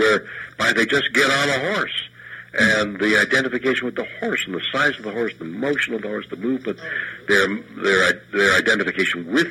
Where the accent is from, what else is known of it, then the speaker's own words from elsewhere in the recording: Montreal, Quebec, Canada; I come from Montreal, so we were in northern sort of the North Woods there